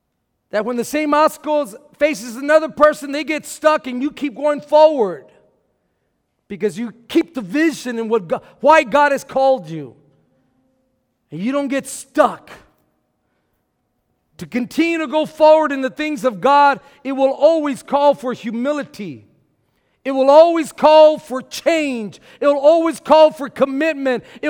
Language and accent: English; Texas, United States; I'm from South Texas, baby, and I know a fighter from not a, a non-fighter.